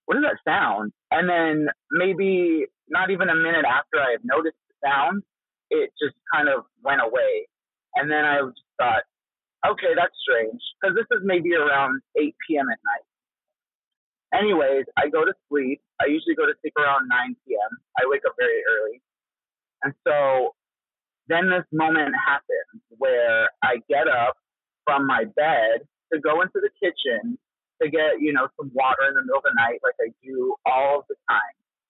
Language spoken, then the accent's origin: English; California, United States; Yes, I'm from Southern California.